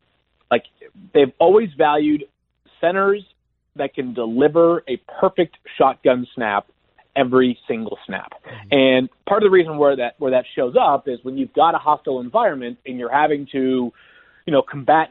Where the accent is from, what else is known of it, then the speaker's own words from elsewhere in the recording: New England, United States; I grew up in New England, Bill, as you well know.